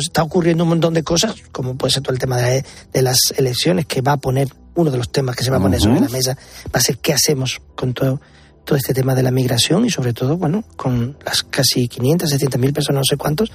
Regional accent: Andalusia, Spain; yo como andaluz

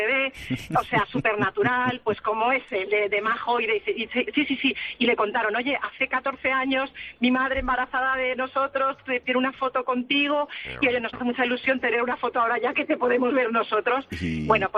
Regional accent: Madrid, Community of Madrid, Spain; now in Palma de Mallorca, Spain; Yo vivo en Palma de Mallorca, aunque soy madrileña

